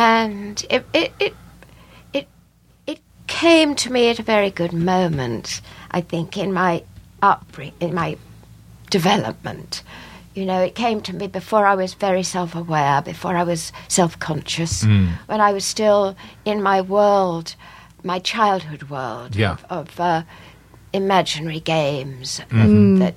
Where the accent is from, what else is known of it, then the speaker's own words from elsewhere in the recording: England, United Kingdom; now in United States; I grew up in England, all over England, really, because my parents moved a great deal.